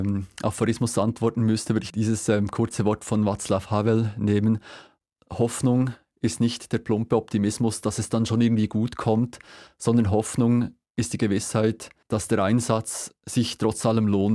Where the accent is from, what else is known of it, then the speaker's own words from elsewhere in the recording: Switzerland; es gibt doch diese Fischli-Kleber, sagen wir bei uns in der Schweiz